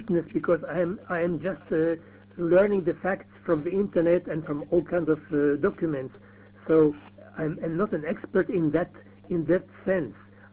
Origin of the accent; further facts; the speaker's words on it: Israel; now in Iceland; My parents are Jews from Germany who immigrated to Palestine. I was brought up in Palestine before the State of Israel was established.